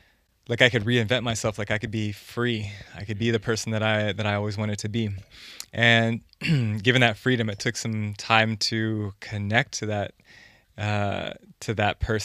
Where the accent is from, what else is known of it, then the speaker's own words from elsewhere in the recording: Washington, United States; moved away as an adult; I'm originally from the States, from Washington State. And yeah, I've been abroad for, I guess coming on 14 years now. So I moved out of the States when I was 24.